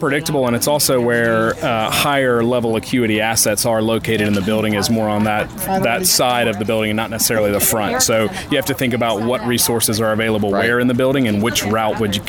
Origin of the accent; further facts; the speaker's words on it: Pensacola, Florida, United States; You know, I grew up here in Pensacola